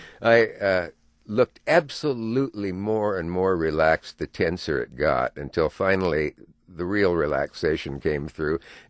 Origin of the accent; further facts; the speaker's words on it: Nebraska, United States; I'm from Nebraska and I went to Yale.